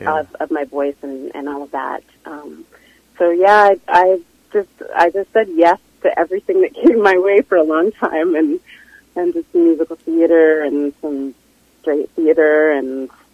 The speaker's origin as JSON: {"language": "English", "region": "Alberta", "country": "Canada", "tie": "born or raised there", "also_born_or_lived": "Vancouver", "said": "No, I had no idea. I grew up in Alberta, but I fell in love with Vancouver while I was there."}